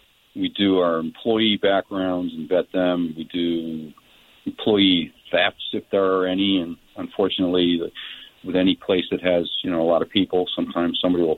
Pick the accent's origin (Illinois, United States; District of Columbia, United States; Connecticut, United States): Connecticut, United States; East Hartford; I grew up in East Hartford, Connecticut, which was a very blue-collar